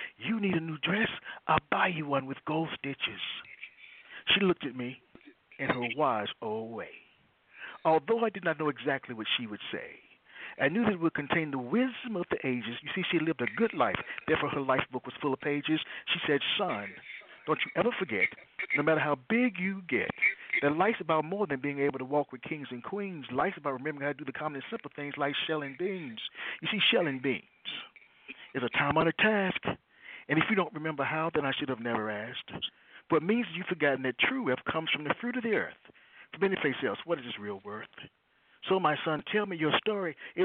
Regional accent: High Point, North Carolina, United States; well, I am from High Point, North Carolina.

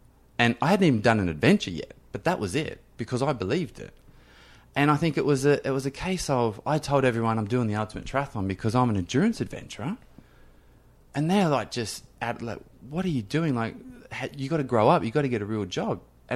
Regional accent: Bathurst, New South Wales, Australia; most kids growing up in Bathurst played sport, or they went down on the other side of the tracks, you know, so to speak, with just got up to mischief like most kids would. But so I grew up in a very sporty family.

